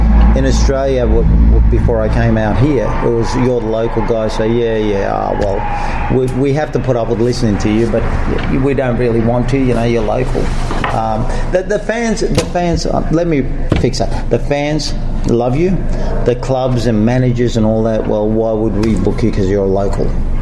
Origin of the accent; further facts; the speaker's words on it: Canada; Look, for me personally, it was basically to try and get work in my home country.